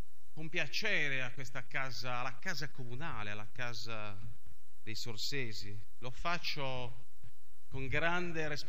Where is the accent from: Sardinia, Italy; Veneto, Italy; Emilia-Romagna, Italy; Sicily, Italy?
Sardinia, Italy; Sorso; Quindi ascolto i sorsesi e li sto ascoltando per ritrovare sintonia e intesa con il mio paese, con i miei concittadini di altissimo valore e di profonda esistenza.